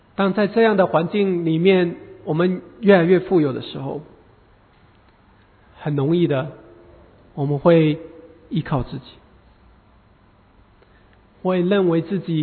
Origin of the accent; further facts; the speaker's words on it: China; 就是我们中国人经常说的有钱能使鬼推磨